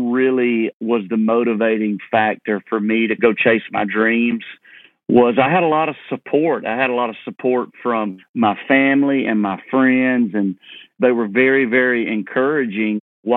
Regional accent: Leesburg, Georgia, United States; born or raised there

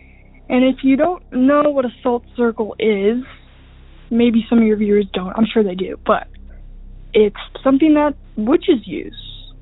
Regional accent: Colorado, United States; I'm a college student, and I'm from Colorado. I've grown up in Colorado my whole life.

